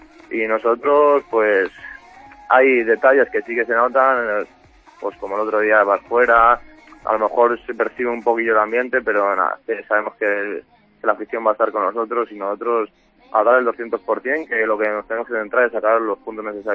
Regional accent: Ciudad Rodrigo, Castile and León, Spain; el es el equipo de mi pueblo, soy uno de los capitanes, lo siento como mío, y la verdad ya no solo este año, sino que es una pena que el Ciudad Rodrigo Club de Fútbol se aparezca y que el Ciudad Rodrigo se quede sin fútbol

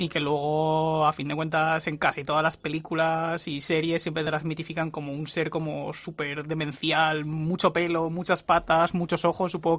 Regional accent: Asturias, Spain; yo me he criado en el campo, yo soy de Asturias y a fin de cuentas pues me he criado en un pueblo en el que a fin de cuentas son 9 habitantes, como quien dice, en medio del monte, no hay prácticamente nada.

